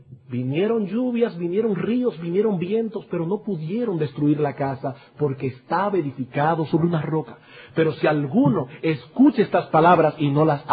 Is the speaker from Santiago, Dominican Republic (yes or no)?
no; San Juan de la Maguana, San Juan, Dominican Republic; Yo recuerdo allá en mi pueblo, en San Juan de la Maguana, que uno se levantaba en ciertas épocas del año por la mañana